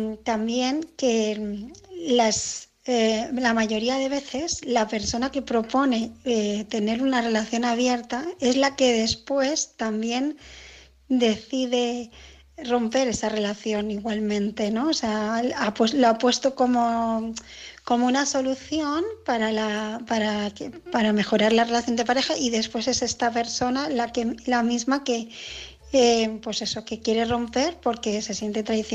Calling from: Barcelona, Catalonia, Spain; de Barcelona

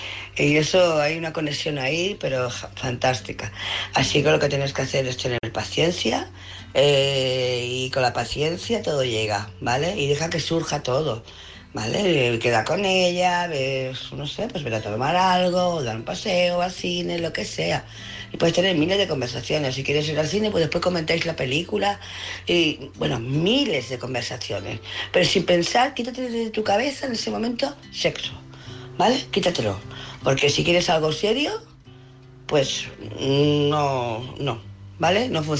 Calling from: Barcelona, Catalonia, Spain; de Barcelona.

